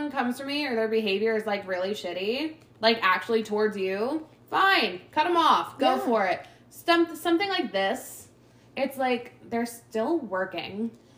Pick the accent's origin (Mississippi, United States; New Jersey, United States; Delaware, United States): Mississippi, United States; I don't know actually, because like, I'm from Mississippi.